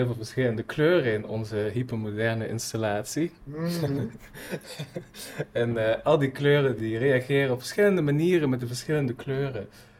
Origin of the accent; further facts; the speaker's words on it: Wallonia, Belgium; also born or lived in Maastricht, Netherlands / Friesland, Netherlands / Amsterdam, Netherlands; Ja, ik ben in Maastricht geboren. Maar ik heb eigenlijk vooral in België gewoond in mijn jonge jaren. Het Franstalige deel.